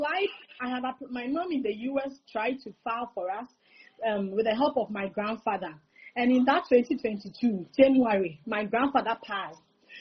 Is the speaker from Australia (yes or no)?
no; Ghana; Yeah, I'm Ghanaian.